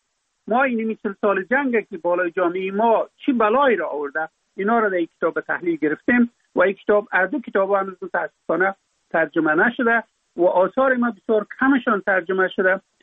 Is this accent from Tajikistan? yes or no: no; Afghanistan; در اونجا فقط من افغان هستم